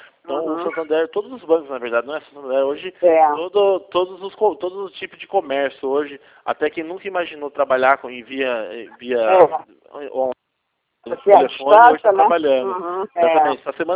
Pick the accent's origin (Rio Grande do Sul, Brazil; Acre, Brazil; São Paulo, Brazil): São Paulo, Brazil; Campinas; sou daqui da cidade de Campinas, sou de São Paulo